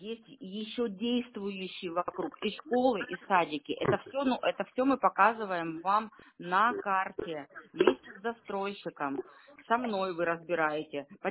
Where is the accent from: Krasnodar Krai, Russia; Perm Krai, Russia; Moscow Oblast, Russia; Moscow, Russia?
Krasnodar Krai, Russia; Krasnodar; Вы, наверное, плохо знаете Краснодар наш. Я коренная.